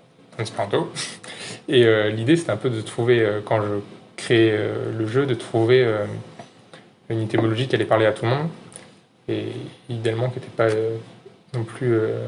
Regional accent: Brittany, France; now in Toulouse, France; donc je suis un breton qui est venu s'installer à Toulouse.

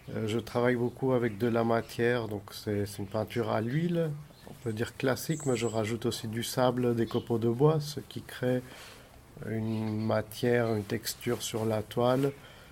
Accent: Athens, Attica, Greece; French is a second language; moved away as an adult; also born or lived in Paris; now in Toulouse, France; Je suis d'origine grecque, donc j'ai grandi à Athènes, j'ai fait mes études en Grèce et je me suis installé en France il y a à peu près une dizaine d'années, au départ à Paris, puis à Toulouse. Actuellement, j'ai mon atelier à Toulouse.

